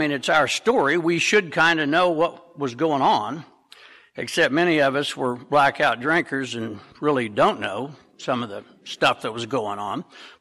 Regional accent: Oklahoma, United States; I am here from Oklahoma, where y'all is singular and all y'all's plural.

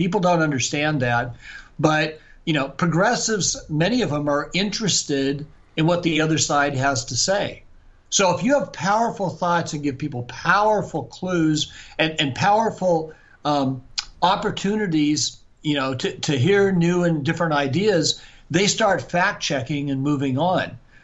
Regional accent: California, United States; I grew up in Northern California, so maybe you missed that action, but.

